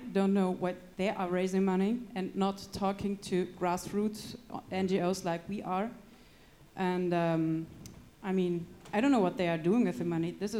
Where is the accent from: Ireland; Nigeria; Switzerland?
Switzerland; I come from Switzerland